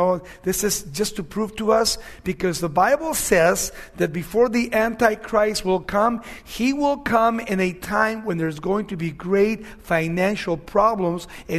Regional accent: United States; As a veteran, as an American, as a father, grandfather, and as a pastor, teacher, I get really, really concerned with the church.

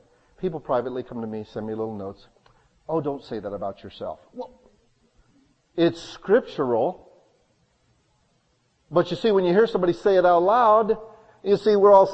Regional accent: United States; Because we know there's no free lunch. We're American.

